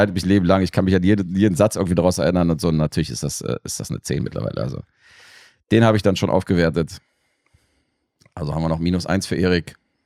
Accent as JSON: {"language": "German", "country": "Serbia", "said": "Ja, von Gewalt sowieso als Serbe."}